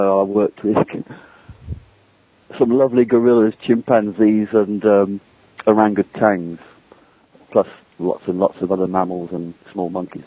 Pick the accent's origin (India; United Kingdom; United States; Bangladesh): United Kingdom; West Midlands; when I was born and raised around the Midlands, the industrial heartlands of Britain, and I was a 50s kid. And I grew up in the shadow of Dudley Zoo